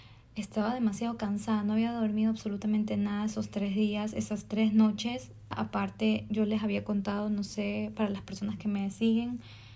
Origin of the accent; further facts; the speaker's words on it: Ecuador; No tuve señal, porque obviamente allá no me coge la señal, porque soy de Ecuador.